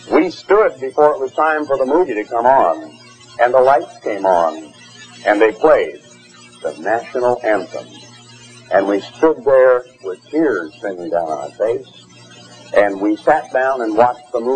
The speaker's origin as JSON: {"language": "English", "region": "Oregon", "country": "United States", "tie": "born or raised there", "said": "human being, planet Earth, born in Oregon in 1930. As a boy growing up in Oregon, on my Uncle Dwight's farm"}